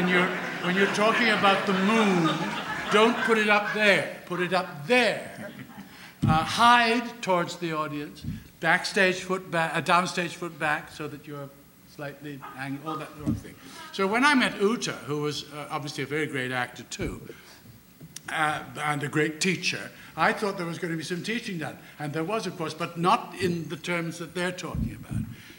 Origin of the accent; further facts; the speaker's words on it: Montreal, Quebec, Canada; I was foreign. I was from Montreal